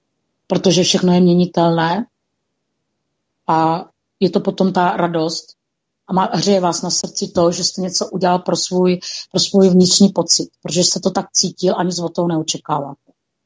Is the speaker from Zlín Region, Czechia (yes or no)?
no; South Moravian Region, Czechia; pocházím kousek od Brna, od Pálavy, Jižní Morava.